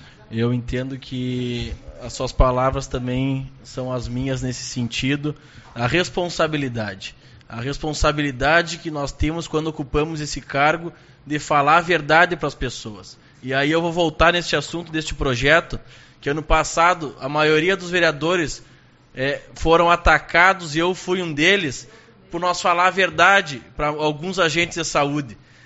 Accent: Uruguaiana, Rio Grande do Sul, Brazil; a nossa família é de Uruguaiana, nós somos de Uruguaiana

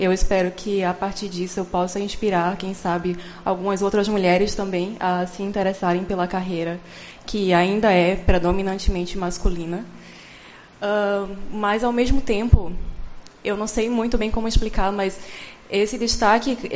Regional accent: Northeast Region, Brazil; Eu sou nordestina.

